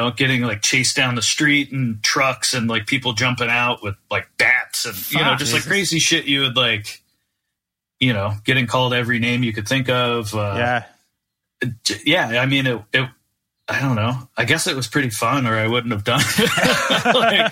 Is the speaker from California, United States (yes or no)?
no; Naples, Florida, United States; especially growing up in Naples